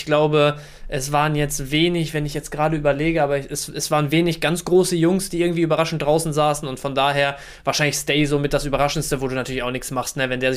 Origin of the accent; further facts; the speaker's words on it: Bielefeld, North Rhine-Westphalia, Germany; also born or lived in Dortmund; und dann aber mein Leben lang in Bielefeld gewohnt.